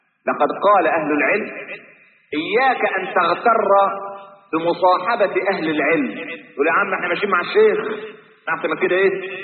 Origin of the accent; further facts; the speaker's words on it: Egypt; لكن إحنا كمصريين معتبرين العيش هو ده الايه.